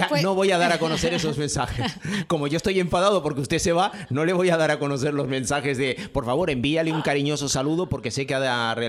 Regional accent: La Orotava, Canary Islands, Spain; Una villera. Obviamente soy de la Orotava

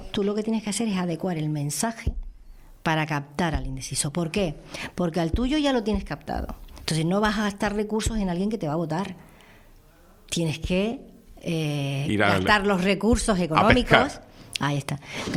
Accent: Icod de los Vinos, Canary Islands, Spain; Al ayuntamiento de mi pueblo, de ICOD, y se presentaba un partido local, que mi hermano estaba dentro de la lista, el último de la lista estaba, y lo hacían en una carpintería. Yo era una niña y fui acompañando

